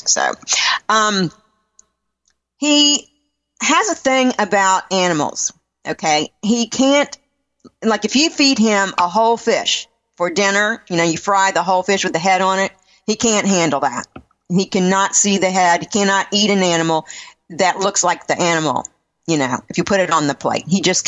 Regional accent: Southeast, United States; because I was raised on the East Coast where you guys are out there, but I was Southeast, North Carolina, Virginia, that kind of thing.

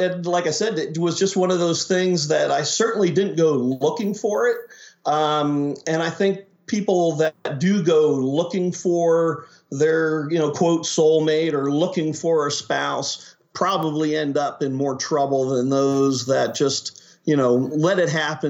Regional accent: United States; moved away as an adult; And the house that my parents brought me home to after I was born in Chestnut Hill Hospital was the home that I left to go to college and had never wandered more than 100 miles from there growing up.

